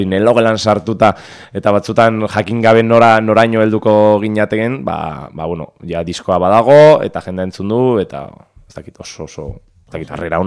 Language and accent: Basque; Vitoria-Gasteiz, Basque Country, Spain; Ni Gasteiztarra naiz